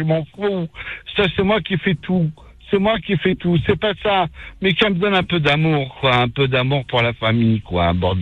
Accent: France; je suis venu en France en 1974. J'ai grandi en France

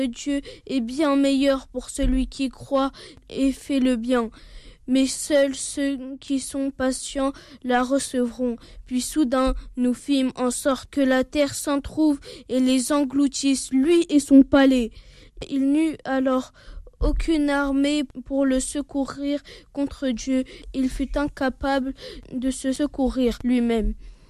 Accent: Alfortville, Île-de-France, France; Je viens d'Alfortville.

